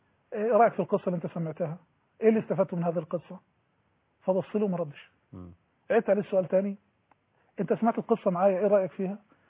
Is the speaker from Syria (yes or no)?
no; Al Bustan, Damietta Governorate, Egypt; born there; ولدت في محافظه دمياط ومحافظه غاليه جدا على قلبي على نفسي، خاصة القريه البستان اللي انا ولدت فيها